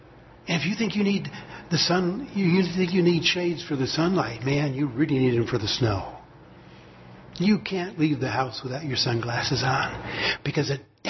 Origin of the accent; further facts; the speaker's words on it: Michigan, United States; But I come from Michigan.